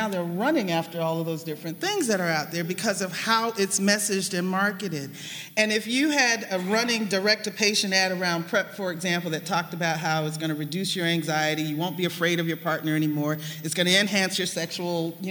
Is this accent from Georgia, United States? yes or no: yes; Georgia, United States; I'm one of those born and raised in Georgia from the Deep South, which is way more than a geographic distinction.